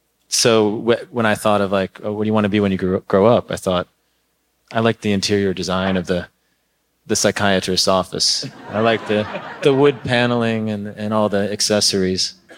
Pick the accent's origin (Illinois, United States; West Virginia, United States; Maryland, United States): Illinois, United States; Lake Bluff; Well, I grew up around Chicago, north of Chicago. In Lake Bluff, Illinois.